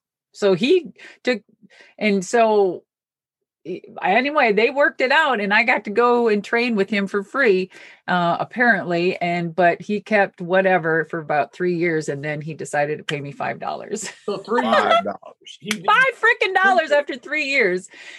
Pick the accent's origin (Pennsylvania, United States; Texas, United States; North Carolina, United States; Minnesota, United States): Minnesota, United States; I'm from Minnesota.